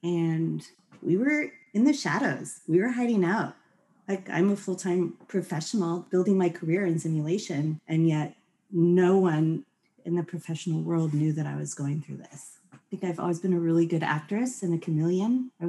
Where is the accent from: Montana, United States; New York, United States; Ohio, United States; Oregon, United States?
Oregon, United States; Portland; And I grew up in Portland in the West Hills in a predominantly white bubble.